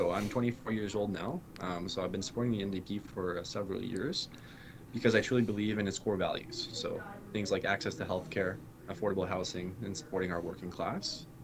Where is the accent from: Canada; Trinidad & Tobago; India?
Canada; Timmins, Ontario; I was born and raised in Timmins. I completed my education locally as well